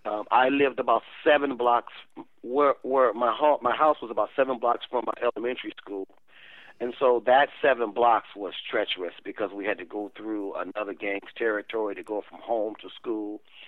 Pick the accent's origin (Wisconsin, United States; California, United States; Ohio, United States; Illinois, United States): Illinois, United States; Chicago; So I was born and raised in Chicago.